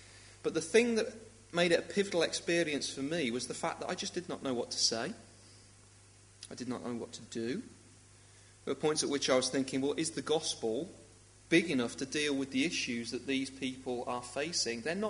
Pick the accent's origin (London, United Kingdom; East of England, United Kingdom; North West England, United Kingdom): North West England, United Kingdom; Liverpool; I feel a little bit soiled by it today because I'm from Liverpool